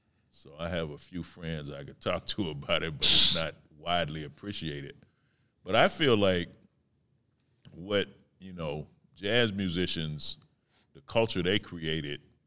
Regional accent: Detroit, Michigan, United States; You know, I mean, I'm from Detroit. Like, we started it all with Motown.

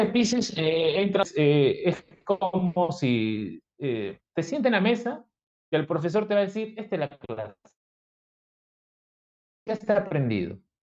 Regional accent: Peru; Y como peruano, tengo que exhortar a la mayoría de nuestros compatriotas de que el orden no lo van a encontrar fuera.

